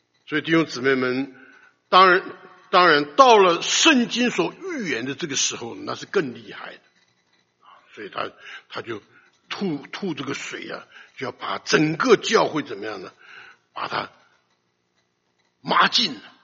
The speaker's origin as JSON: {"language": "Chinese", "country": "China", "said": "我们中国人的这个传统的这个历史的故事里面讲这个龙口吐水呀"}